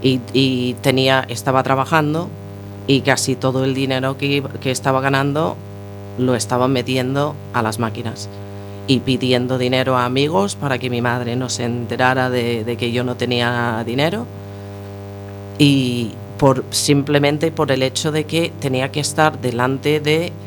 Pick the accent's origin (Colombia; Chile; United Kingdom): United Kingdom; England; Spanish is a second language; moved away; Yo tenía un salón de juegos en mi pueblo en Inglaterra